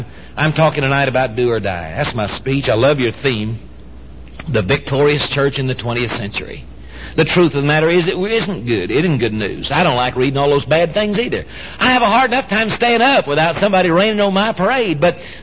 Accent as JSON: {"language": "English", "town": "San Antonio", "region": "Texas", "country": "United States", "said": "Funny thing, I'm from San Antonio, you see, and I don't get to come back much."}